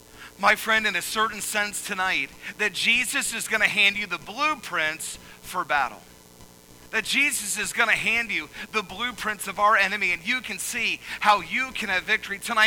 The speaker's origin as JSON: {"language": "English", "town": "Atlanta", "region": "Georgia", "country": "United States", "tie": "born or raised there", "said": "I grew up in Atlanta, Georgia, in the suburbs. I'll admit it. I was a city slicker."}